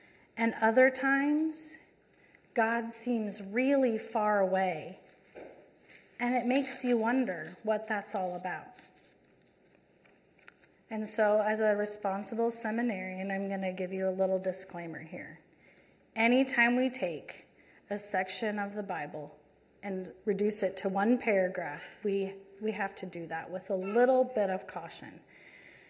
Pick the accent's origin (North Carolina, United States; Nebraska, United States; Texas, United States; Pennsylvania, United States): Nebraska, United States; So I grew up in Nebraska. And if you've ever been in Nebraska, you know that the horizon is the horizon.